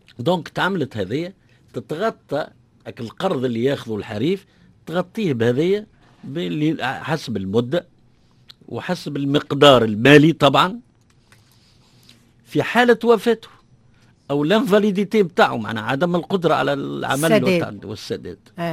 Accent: Tunisia; مع شديد الأسف أغلب الفئات الاجتماعية عندنا في تونس ما تقراش نص الديسيزيون دي كريدي

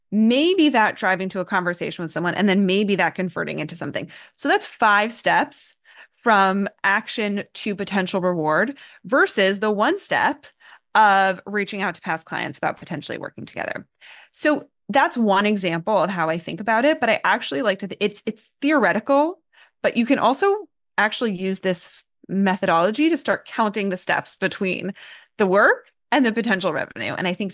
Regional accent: New York, United States; So I grew up in New York.

